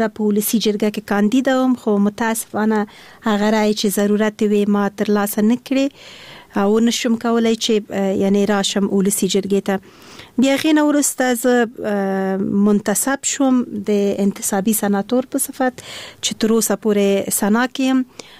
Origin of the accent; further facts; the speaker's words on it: Kabul, Afghanistan; born there; زه د افغانستان یم، ما ته هیڅ فرق نه لري، خو په هر صورت باندې بیا هم یو ولایت پورې اړه نیسو. زه د اصلا پلار مې د خوست ده، مور مې د پکتیا ده، او زه په خپله کابل کې زیږیدلی یم